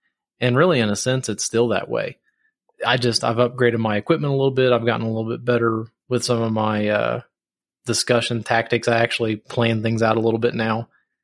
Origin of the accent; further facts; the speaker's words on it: Ohio, United States; now in Colorado, United States; I'm actually from Southern Ohio, right against the Kentucky border. And I moved to Colorado a couple years ago. So I grew up in Southern Ohio doing the rural things, you know, hunting, fishing, camping.